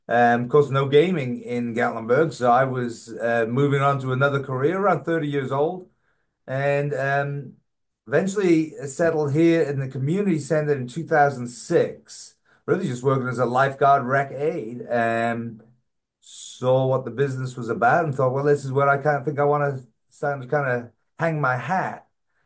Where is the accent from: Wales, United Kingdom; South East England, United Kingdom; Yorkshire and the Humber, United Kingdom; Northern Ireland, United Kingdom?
Wales, United Kingdom; moved away as an adult; now in United States; I came over from Wales working on cruise ships, and then married in '94. Went to Mississippi, Biloxi, Mississippi, when they were opening gaming down there.